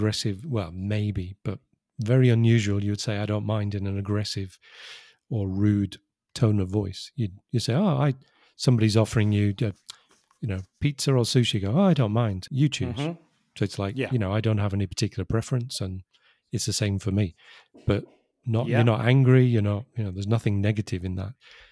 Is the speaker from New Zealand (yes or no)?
no; England, United Kingdom; I'm English, and as everybody knows, English people are obsessed with drinking tea. We are a tea drinking nation